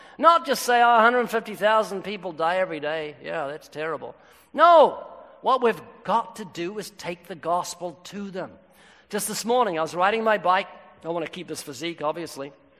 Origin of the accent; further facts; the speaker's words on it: Texas, United States; I ran. I'm from Texas. I ran a race.